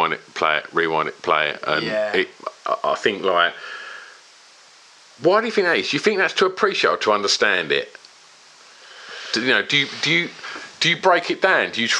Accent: East of England, United Kingdom; I spoke about Essex and growing up in Essex

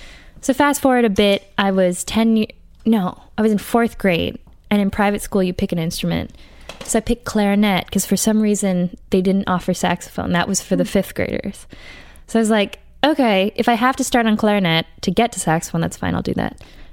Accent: Brookline, Massachusetts, United States; No, I'm from Brookline, Massachusetts.

